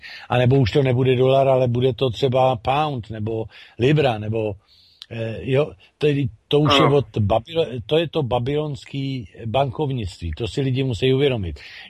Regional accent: Bohemia, Czechia; moved away; To je třeba důvod, proč já jsem odešel z Čech, že jo? Kvůli tomu, jak to tam bylo.

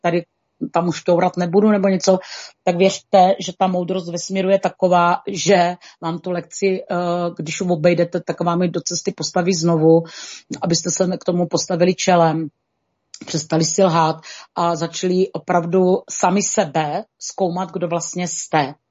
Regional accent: Přibice, South Moravian Region, Czechia; jsem z Jižní Moravy, kousek od Pálavy, z malé vesnice Přibice, kde působím teda od narození. Je mi 56 let

